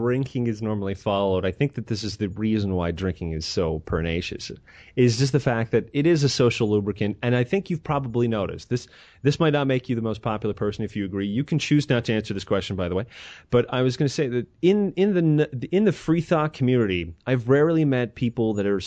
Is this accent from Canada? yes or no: yes; Montreal, Quebec, Canada; you know, I come from Montreal, and in Montreal, if you cross the road when you're not supposed to, you will get run over.